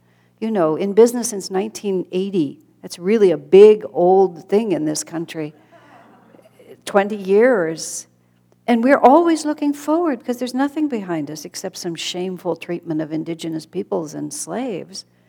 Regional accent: United States; And I'm so American, I thought, well, what the heck does that have to do with you?

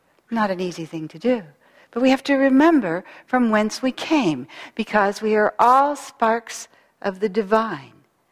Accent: San Francisco, California, United States; I had had no experience of that kind of poverty growing up in San Francisco in a well-to-do family.

